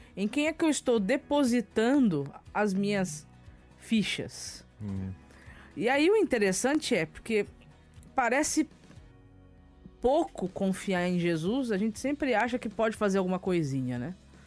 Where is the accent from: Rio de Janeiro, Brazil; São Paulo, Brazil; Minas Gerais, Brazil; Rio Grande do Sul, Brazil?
São Paulo, Brazil; Mogi das Cruzes; born there; Mogi das Cruzes.